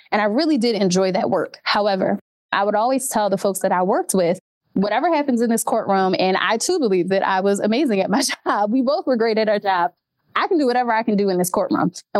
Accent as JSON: {"language": "English", "town": "Philadelphia", "region": "Pennsylvania", "country": "United States", "tie": "born or raised there", "said": "I grew up in Philly. And obviously evident by my appearance before you, I am a Black woman"}